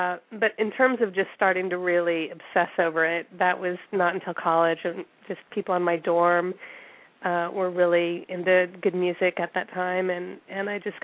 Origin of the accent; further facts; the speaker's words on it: Concord, California, United States; also born or lived in Fullerton; Okay, I was born in Fullerton, which is in Southern California. My family moved up to Northern California, the Bay Area, a suburb of San Francisco called Concord, when I was about 3. So I grew up there